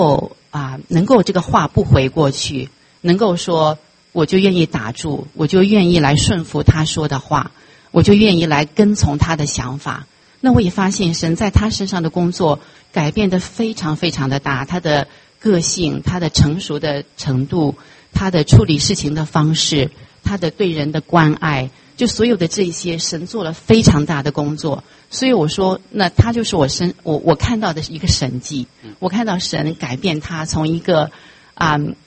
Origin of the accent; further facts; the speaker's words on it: China; 我们两个结婚的时候，我们是在中国，我们那会儿都没有认识神，所以我想我们后来来到这边认识神